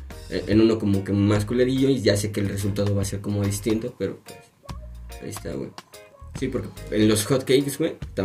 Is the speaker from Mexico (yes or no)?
yes; Mexico; Es que nosotros somos Estados Unidos mexicanos.